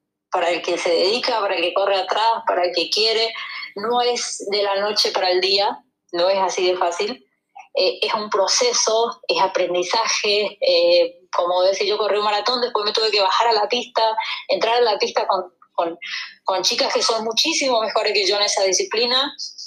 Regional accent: Chaco, Argentina; mirá de dónde salí del interior de Chaco, donde ni siquiera hay una pista adecuada. La pista de mi ciudad sigue siendo de césped como era cuando yo tenía 14 años.

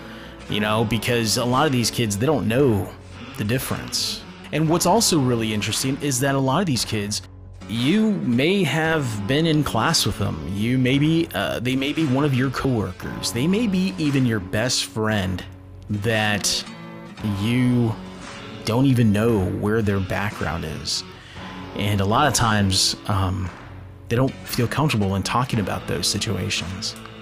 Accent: United States; born there; Those of us that were actually born in the United States.

